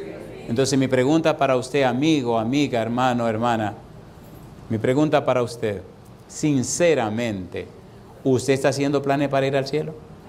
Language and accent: Spanish; Dominican Republic; que en el cielo sepan que somos dominicanos, compadre.